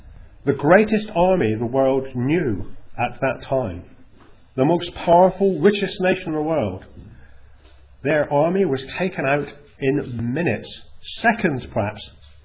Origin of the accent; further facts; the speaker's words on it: South West England, United Kingdom